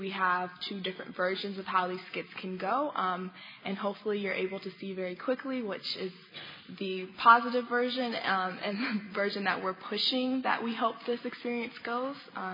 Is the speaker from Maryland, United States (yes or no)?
yes; Upper Marlboro, Maryland, United States; I am from Upper Marlboro, Maryland.